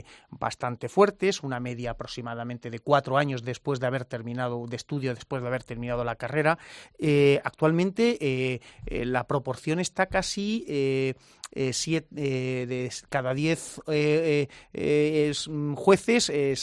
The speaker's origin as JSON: {"language": "Spanish", "region": "Region of Murcia", "country": "Spain", "said": "tenemos en la región de Murcia, y lo hablo así porque es mi tierra"}